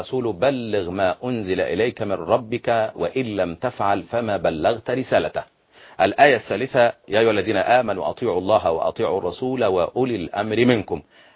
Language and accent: Arabic; Upper Egypt, Egypt; أنا صعيدي